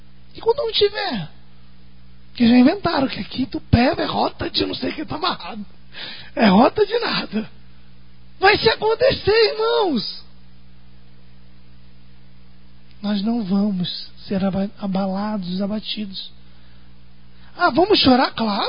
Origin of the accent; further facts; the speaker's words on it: Brazil; A gente, como brasileiro, a gente tem uma facilidade muito, muito de desmerecer as nossas coisas.